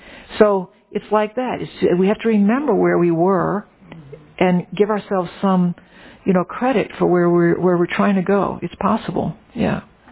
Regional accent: New Orleans, Louisiana, United States; So I wasn't raised in any church, which growing up in New Orleans, you kind of are all, you're Baptist and Catholic just by osmosis.

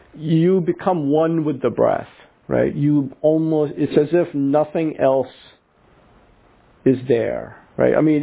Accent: India; I come from the Hindu tradition originally when I grew up in India

